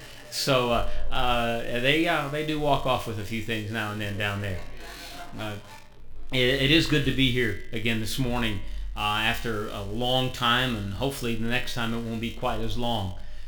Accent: Los Angeles, California, United States; And I'm a native Californian, actually. I was born in Doctor's Hospital in Los Angeles, California.

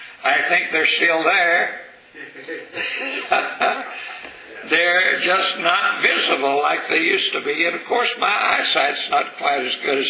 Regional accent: Texas, United States; But I can remember back when I was a boy growing up in East Texas.

